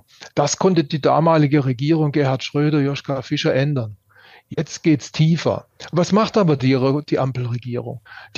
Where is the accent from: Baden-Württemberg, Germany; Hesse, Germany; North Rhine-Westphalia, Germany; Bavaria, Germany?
Baden-Württemberg, Germany; die Tüftler aus meiner Heimatregion in Baden-Württemberg.